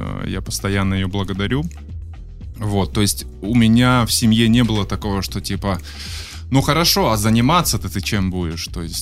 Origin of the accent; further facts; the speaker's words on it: Nalchik, Kabardino-Balkaria, Russia; Нет, родился я не в Петербурге, я родом из Солнечного Кавказа. Вот, родился я в городе Нальчик, и до, ой, уже даже не помню, до скольки лет я там жил.